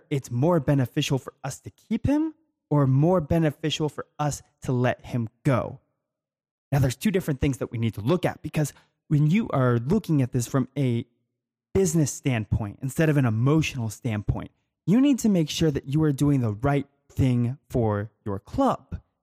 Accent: United States; and here in the United States, I am from the United States, I don't think that's any surprise

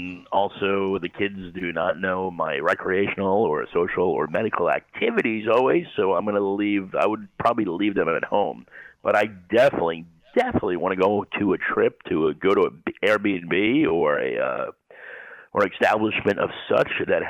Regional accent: New York, United States; The state is positioned to beat my home state of New York to the punch

